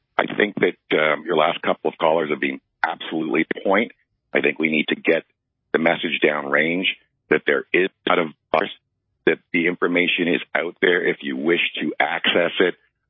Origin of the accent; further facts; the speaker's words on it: Canada; As a Canadian looking at that, as a former soldier looking